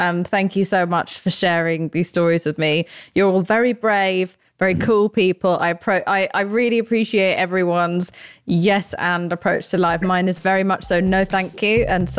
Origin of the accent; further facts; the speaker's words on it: England, United Kingdom; As an English person